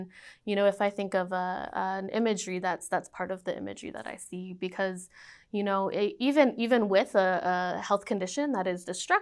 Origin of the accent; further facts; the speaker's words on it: Boston, Massachusetts, United States; this is of my own experience growing up in Boston.